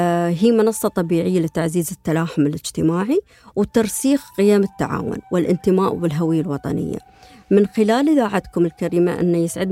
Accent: United Arab Emirates; فهاي المبادرة صدق تعززت التماسك المجتمعي عندنا في الإمارات كامل يعني

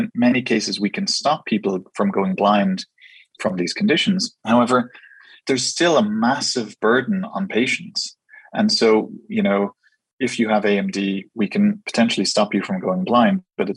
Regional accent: Dublin, Leinster, Ireland; moved away as an adult; now in United Kingdom; my background is that I'm from Dublin in Ireland. I went to medical school there, did my initial ophthalmology training in Ireland.

